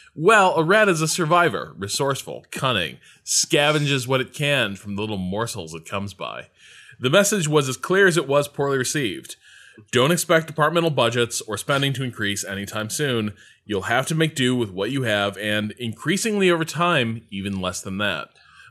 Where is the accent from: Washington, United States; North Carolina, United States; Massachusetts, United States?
Massachusetts, United States; Boston; I'm from Boston. Let me tell you what's going on in my neighborhood.